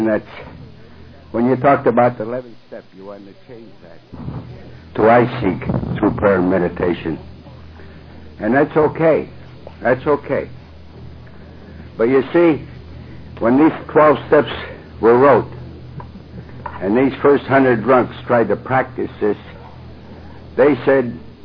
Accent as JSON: {"language": "English", "town": "Citrus Heights", "region": "California", "country": "United States", "said": "from Citrus Heights."}